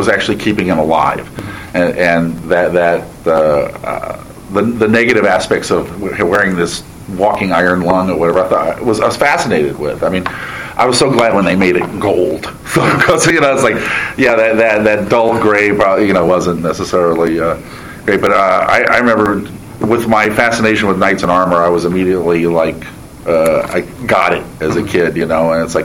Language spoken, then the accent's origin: English; Indiana, United States; I grew up in Indiana, and distribution of Marvel Comics was terrible.